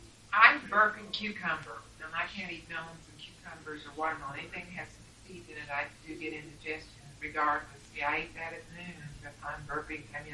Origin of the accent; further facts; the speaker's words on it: Colorado, United States; It was more cantaloupe, because I grew up in Colorado in that area